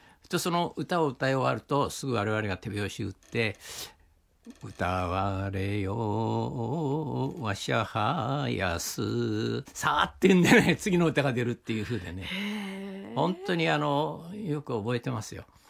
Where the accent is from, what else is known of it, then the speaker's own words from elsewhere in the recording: Fukuoka, Japan; まあ、僕は福岡ですから、まあ、 … とかねしょうがないからそういうのを歌わせられてましたけども、